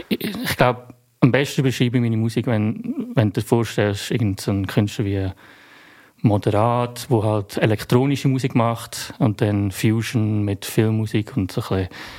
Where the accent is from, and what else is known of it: Zug, Switzerland; born or raised there